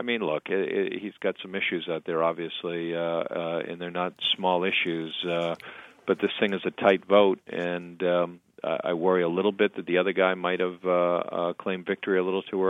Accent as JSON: {"language": "English", "town": "Weymouth", "region": "Massachusetts", "country": "United States", "tie": "born or raised there", "said": "I grew up in Weymouth when Building 19 was still the Building 19 in the Hingham Shipyard."}